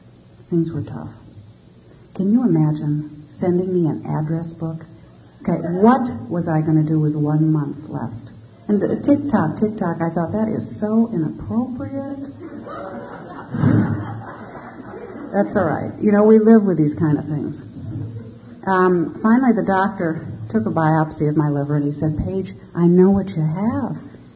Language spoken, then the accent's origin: English; Minnesota, United States; I went to Europe as a graduation present. That's what you did. I grew up in Minnesota.